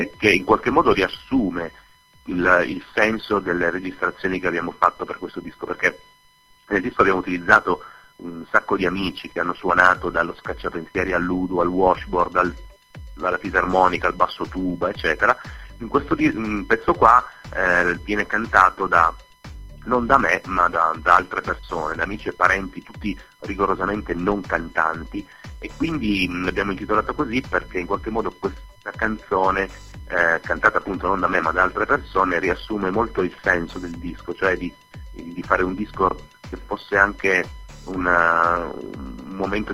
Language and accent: Italian; Turin, Piedmont, Italy; born there; vivo a Torino, anche se sono originario dell'Abruzzo, della provincia di Pescara, ci tengo a dirlo, insomma, sono nato qua, ma i miei genitori sono di lì